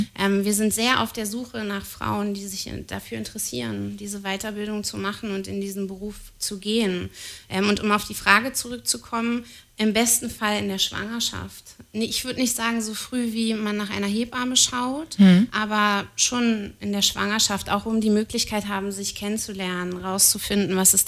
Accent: Berlin, Germany; moved away as an adult; now in Potsdam, Germany; Also ich komme aus Berlin und bin hierher gezogen vor einigen Jahren

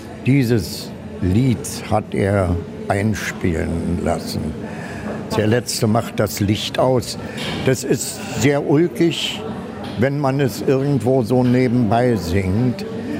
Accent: Berlin, Germany; groß geworden in Schönhauser Allee, in der Carmen-Silber-Straße in Pankow, also kleinere Wohnungen.

